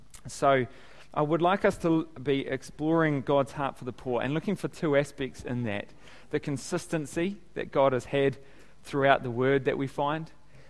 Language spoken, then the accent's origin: English; Tauranga, Bay of Plenty, New Zealand; I grew up in Tauranga, in Otamodai.